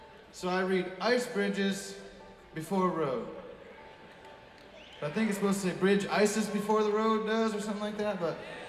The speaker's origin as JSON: {"language": "English", "region": "Michigan", "country": "United States", "tie": "born or raised there", "said": "I grew up in Michigan where it was always freezing cold and snowing everywhere"}